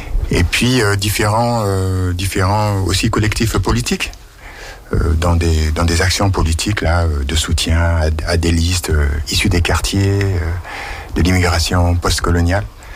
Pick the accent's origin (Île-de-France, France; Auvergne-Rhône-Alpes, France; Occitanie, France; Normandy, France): Auvergne-Rhône-Alpes, France; Lyon; now in Grenoble, France; moi je suis habitant de Grenoble. Je travaille depuis plus de 20 ans maintenant à Grenoble où je vis. Je suis originaire de Lyon.